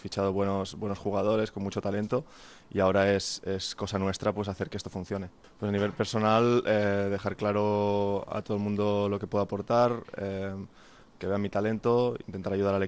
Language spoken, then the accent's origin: Spanish; Spain; como yo como jugador español, pues intentar también traer esa parte como de comunidad un poco